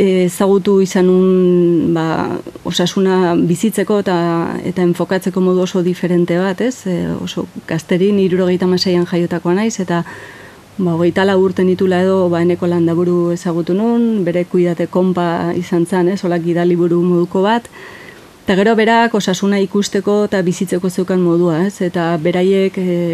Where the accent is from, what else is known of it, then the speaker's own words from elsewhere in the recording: Urnieta, Basque Country, Spain; born there; ni urnietarra naiz jaiotzez. Urnietan Azkonobi eta Baserrikoa naiz